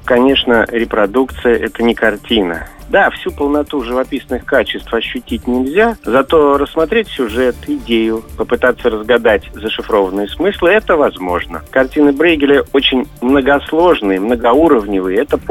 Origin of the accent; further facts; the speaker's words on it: Kursk, Kursk Oblast, Russia; Мне, как коренному курянину, не нравится, когда жители города начинают сравнивать наш город с нашими соседями